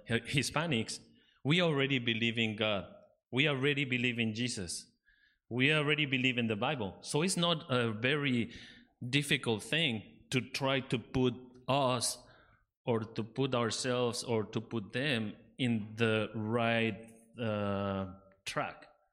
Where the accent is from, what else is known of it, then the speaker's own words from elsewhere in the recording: Mexico; I'm from Mexico. My wife is from the States.